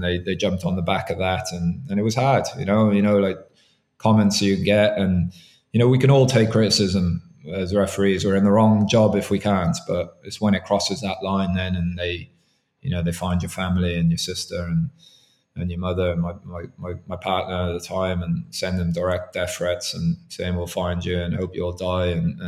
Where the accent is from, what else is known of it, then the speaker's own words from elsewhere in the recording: Ireland; because predominantly you do, as Irish officials, we do the English French games for neutrality purposes.